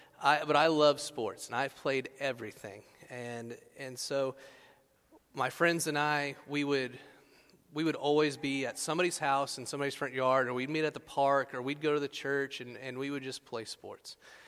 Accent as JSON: {"language": "English", "town": "Oklahoma City", "region": "Oklahoma", "country": "United States", "tie": "born or raised there", "lives_now": "Frisco, United States", "said": "Oklahoma City is where I grew up. I lived there 25 years before moving to Frisco, so I do consider myself an Okie."}